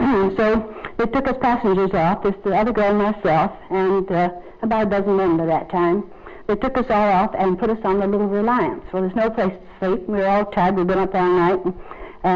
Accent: Seattle, Washington, United States; now in Fairbanks, United States; that's where I landed in Fairbanks in 1908. Was by a rowboat, and I come from Seattle 32 days every inch by water.

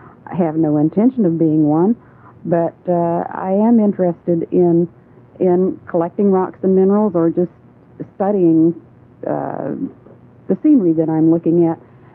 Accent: Florida, United States; I just didn't understand what I was seeing because I'm from Flatland. I'm from Florida, and this was all new to me.

